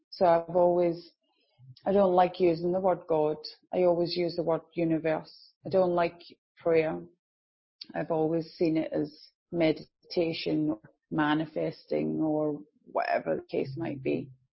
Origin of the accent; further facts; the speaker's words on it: Glasgow, Scotland, United Kingdom; because my mother was a Catholic and my father is Protestant. So, and I grew up in Glasgow.